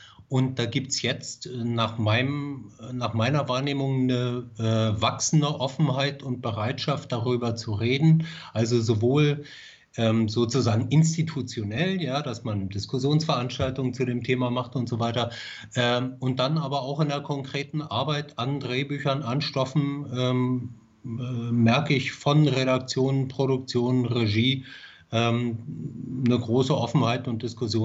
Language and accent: German; Berlin, Germany; born there; also ich bin in Berlin geboren. Mein Vater ist Syrer, stammt aus Syrien.